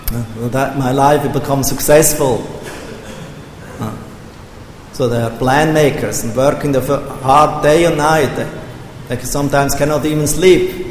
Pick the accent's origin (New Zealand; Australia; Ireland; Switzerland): Switzerland; I'm from Switzerland, you know, it's a workers' nation.